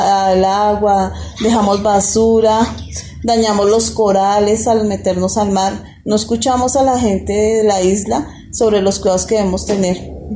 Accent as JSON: {"language": "Spanish", "region": "Bogotá", "country": "Colombia", "tie": "born or raised there", "said": "Yo nací también aquí en Bogotá hace muchísimo tiempo. Y vivimos desde siempre, yo siempre he vivido aquí en Bogotá."}